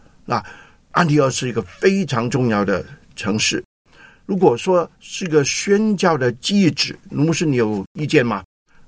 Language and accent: Chinese; Hong Kong; 因为我们香港人不多啊